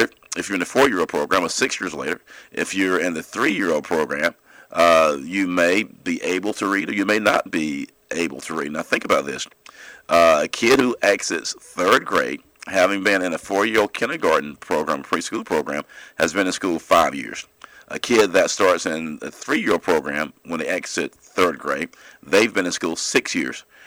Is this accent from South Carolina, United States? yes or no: yes; Inman, South Carolina, United States; My accomplishments, first of all, I was born and raised in Inman, South Carolina, from the upstate.